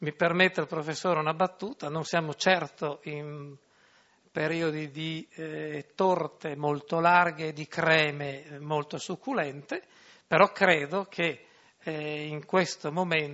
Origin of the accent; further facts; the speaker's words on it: Martignacco, Friuli-Venezia Giulia, Italy; sono friulano anch'io e quindi mi permetto di salutarvi con questo bel saluto se sono originario di Martignacco.